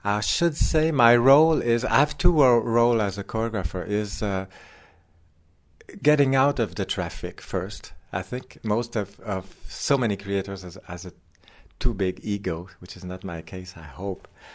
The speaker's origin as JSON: {"language": "English", "region": "Quebec", "country": "Canada", "said": "I'm not a young man anymore. I'm from Canada, from Quebec, which is a French province in Canada where people mostly speak French."}